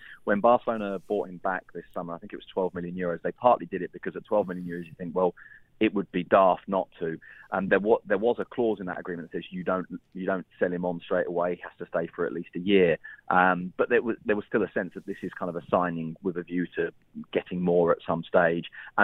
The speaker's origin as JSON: {"language": "English", "region": "England", "country": "United Kingdom", "said": "And I suppose this is where I'm in that kind of weird sort of halfway house between being English and Spanish, in that I don't think that's a yellow card. Maybe that's because I'm too English."}